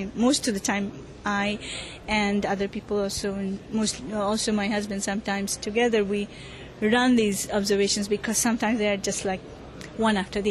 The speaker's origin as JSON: {"language": "English", "country": "India", "said": "I sort of halted a little bit because I'm from India"}